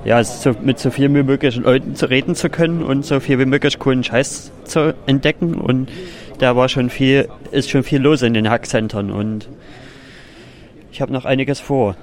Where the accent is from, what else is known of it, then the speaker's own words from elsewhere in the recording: Oederan, Saxony, Germany; im Jahre 1991 geboren. Ich komme aus Deutschland und aus einem kleinen Städtchen in Sachsen namens Oederan. Das ist zwischen Freiberg und Chemnitz.